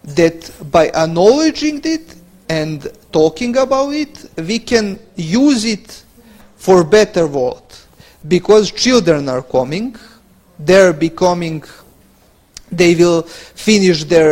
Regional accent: Serbia; English is a second language; We are from Serbia and we can.

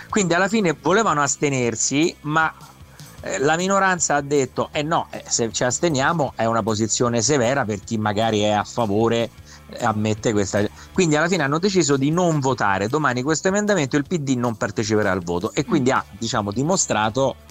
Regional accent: Rome, Lazio, Italy; essendo romano sette generazioni.

